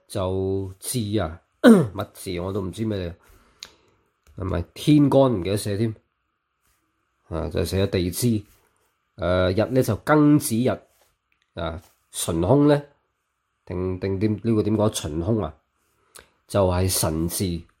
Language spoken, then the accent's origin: Cantonese; United Kingdom; Cantonese is a second language; 我喺英國長大嘅，你聽我講啲中文都唔係咁正啦